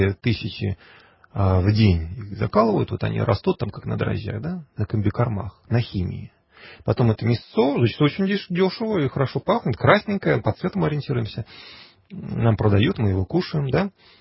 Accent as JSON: {"language": "Russian", "region": "Kursk Oblast", "country": "Russia", "tie": "born or raised there", "said": "При том, что и то, и другое – это бывшая Курская губерния, и то, и другое – моя малая родина"}